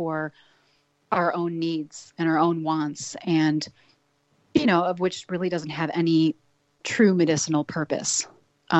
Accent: Chicago, Illinois, United States; I grew up in Chicago, and I was raised by a single mom, and we actually had a family vet

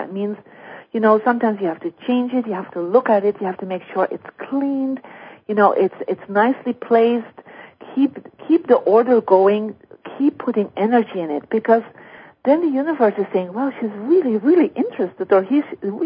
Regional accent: Belgium; I come from Belgium

